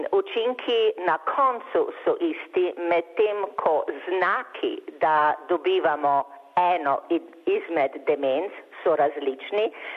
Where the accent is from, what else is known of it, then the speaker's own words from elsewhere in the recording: Šoštanj, Savinja, Slovenia; Rojena sem bila v Šoštanju in tam sem potem končala osnovno šolo, naredila sadjarsko šolo v Svečini pri Mariboru